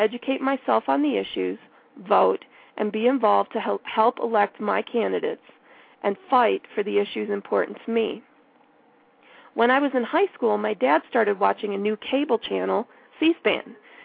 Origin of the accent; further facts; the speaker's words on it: Michigan, United States; Additionally, I grew up in Michigan, where some members of our Detroit congregation were very politically involved.